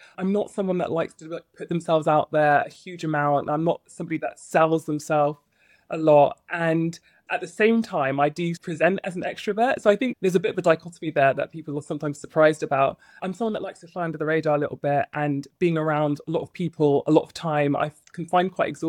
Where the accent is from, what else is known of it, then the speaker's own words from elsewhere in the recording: East of England, United Kingdom; I'm Nigerian by background. So there are lots of other doctors in my family too. I grew up in the home county. So I grew up in Bedfordshire in suburbia, white suburbia.